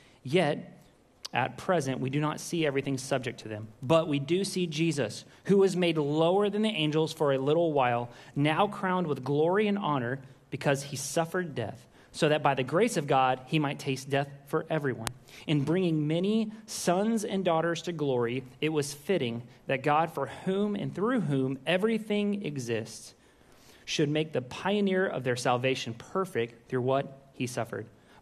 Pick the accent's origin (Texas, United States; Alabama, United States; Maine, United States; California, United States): Texas, United States; Waco; Now, I grew up in Waco, Texas. I can take you to Waco, Texas. I was born and raised there. I lived half of my life there. I can take you there. I'm from there.